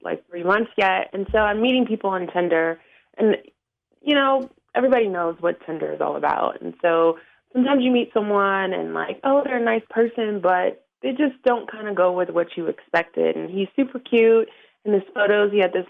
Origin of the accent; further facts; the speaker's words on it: Florida, United States; I grew up in Florida.